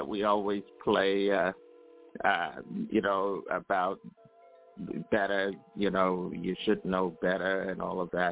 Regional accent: Brooklyn, New York, United States; from Brooklyn. New York, that is.

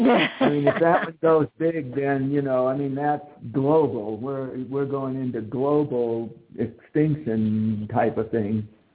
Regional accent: Pacific Northwest, United States; moved away; I lived in the Northwest, you know, I grew up in the Northwest, and I lived there for 15 years, and one of the reasons I moved is I felt a quake coming in the Northwest.

